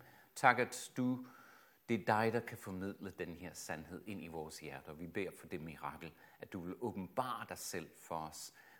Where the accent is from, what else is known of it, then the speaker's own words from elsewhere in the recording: Australia; som teenager, der voksede jeg op i Australien